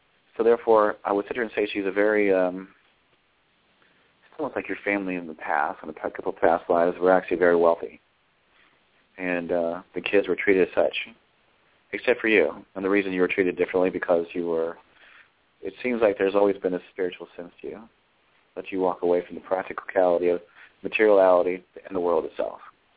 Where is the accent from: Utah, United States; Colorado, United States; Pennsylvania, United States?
Colorado, United States; people ask me, where are you from? Oh, this is my hometown.